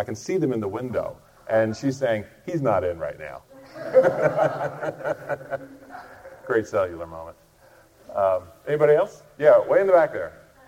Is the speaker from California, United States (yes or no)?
no; South Carolina, United States; I mean, I grew up in South Carolina.